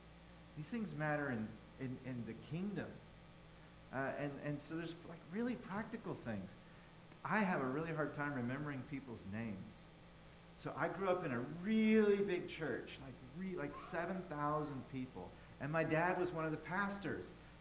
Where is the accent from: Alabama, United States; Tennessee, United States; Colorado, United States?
Tennessee, United States; Memphis; I grew up in Memphis, Tennessee. And so I knew how to work in both those cultures.